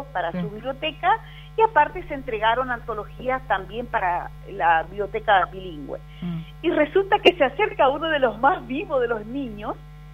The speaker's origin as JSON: {"language": "Spanish", "region": "Santiago del Estero", "country": "Argentina", "lives_now": "Resistencia, Argentina", "said": "Exactamente, yo siempre digo que soy santiagueña, pero chaqueña por adopción, Chaco me adoptó."}